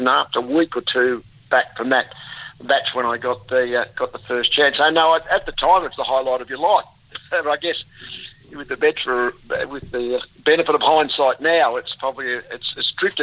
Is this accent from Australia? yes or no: yes; Chelsea, Victoria, Australia; No, I came from Chelsea out in the suburbs, and I played the year before as a 16-year-old.